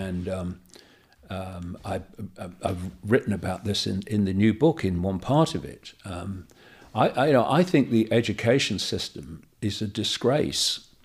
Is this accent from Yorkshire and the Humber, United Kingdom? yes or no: no; Leicester, East Midlands, United Kingdom; born there; I was born in 1952 in Leicester on a big working class council estate.